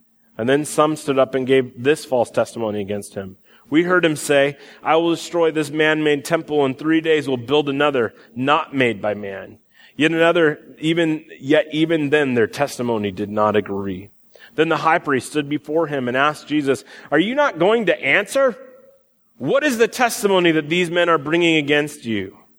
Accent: Iowa, United States; I'm from Iowa. We don't really have too many cliffs, you know? Pretty flat there.

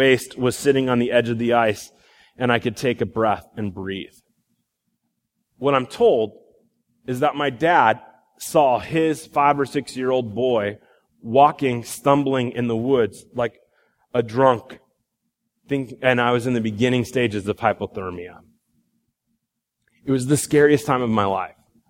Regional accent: Iowa, United States; I grew up in Iowa, and my folks lived on a small acreage.

